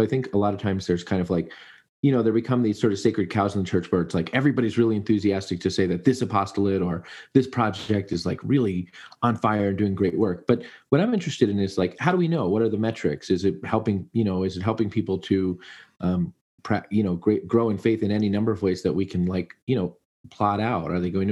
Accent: United States; I guess I'm just American.

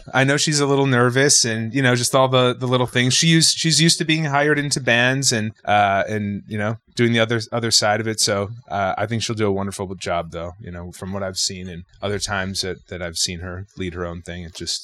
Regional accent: Buffalo, New York, United States; Yeah, you did. I'm from Buffalo.

